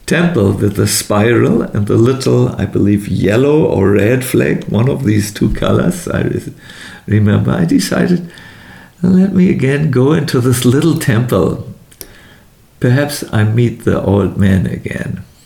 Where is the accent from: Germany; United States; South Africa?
Germany; English is a second language; Germany. I'm from Germany. This is my country.